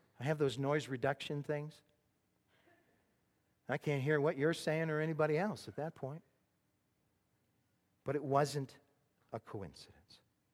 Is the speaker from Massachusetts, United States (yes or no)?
yes; Massachusetts, United States; My defense, I grew up in Massachusetts, northeastern Massachusetts.